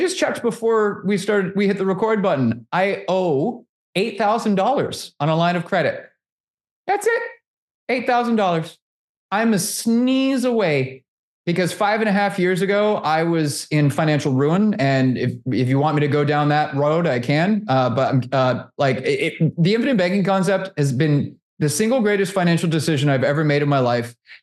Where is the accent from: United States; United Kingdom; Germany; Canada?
Canada; I want to do this, but I'm Canadian. Do you help Canadians?